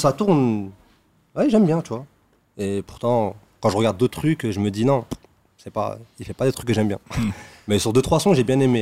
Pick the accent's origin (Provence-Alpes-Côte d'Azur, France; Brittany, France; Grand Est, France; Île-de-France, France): Île-de-France, France; Mantes-la-Jolie; moi, je viens de Mantes-la-Jolie, j'ai grandi dans le quartier à